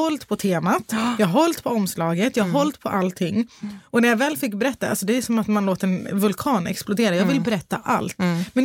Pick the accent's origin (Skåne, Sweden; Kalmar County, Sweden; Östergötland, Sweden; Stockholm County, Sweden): Stockholm County, Sweden; Stockholm; Alltså det låg på Södermalm där jag växte upp.